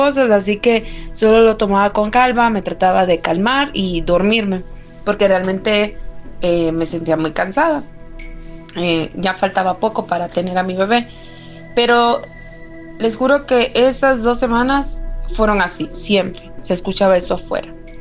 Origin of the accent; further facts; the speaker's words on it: Francisco Morazán, Honduras; yo soy originaria de Honduras, de la ciudad capital